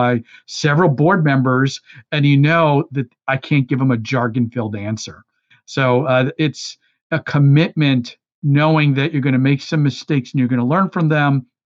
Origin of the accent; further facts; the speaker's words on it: Brooklyn, New York, United States; also born or lived in Westchester County, New York; I moved from Brooklyn, New York to Westchester County, New York, which if you don't know the New York area, they might as well be two different countries in terms of lifestyle.